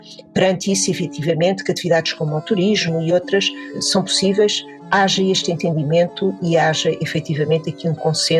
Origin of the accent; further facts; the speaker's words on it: Portugal; para todos nós que vivemos em Portugal, que somos portugueses